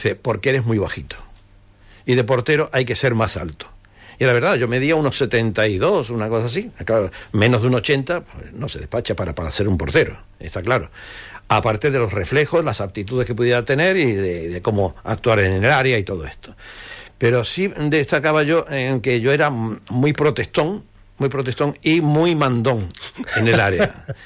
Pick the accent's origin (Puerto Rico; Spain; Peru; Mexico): Spain; yo soy español, pero vengo de Uruguay de jugar.